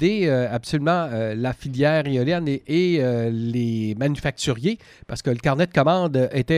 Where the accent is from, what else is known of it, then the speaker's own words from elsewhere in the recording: Quebec, Canada; un parc aussi qui était issu chez nous en Gaspésie